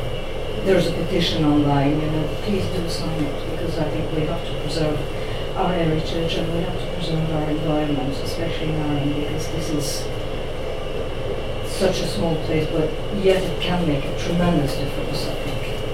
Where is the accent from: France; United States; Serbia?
France; English is a second language; I'm not Irish, you know, I have to connect to my own son. I think I heard somebody speaking with a French accent earlier on, so I'm not sure if he even knows what I'm going to talk about, because I'm going to talk about cheese. I'm going to talk about a cheese that we have in France